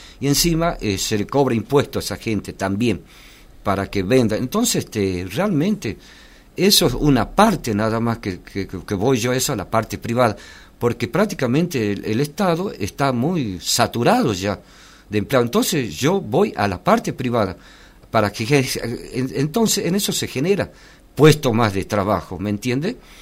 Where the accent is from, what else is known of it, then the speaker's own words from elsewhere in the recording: Yala, Jujuy, Argentina; Yo en Yala, en mi pueblo, no hay cordón cuneta, no hay cloaca